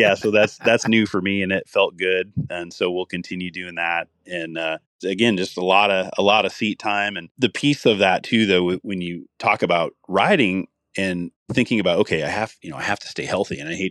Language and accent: English; Midwest, United States; I grew up in the Midwest and there wasn't a lot of information about how to eat healthier and how to do things.